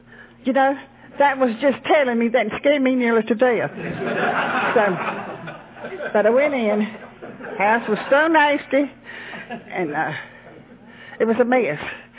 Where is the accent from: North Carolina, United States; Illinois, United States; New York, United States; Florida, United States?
North Carolina, United States; Durham; I forgot to say I was raised in Durham, North Carolina.